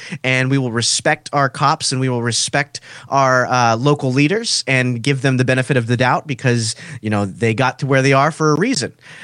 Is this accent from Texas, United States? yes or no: yes; Houston, Texas, United States; I'm from Texas. I'm from Houston. It rains torrentially like that every other week.